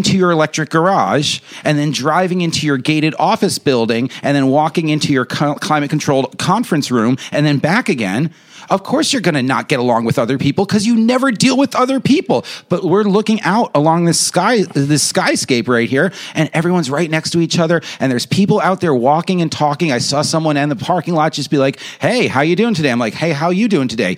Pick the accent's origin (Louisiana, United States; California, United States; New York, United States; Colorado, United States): New York, United States; I mean, I'm a New Yorker.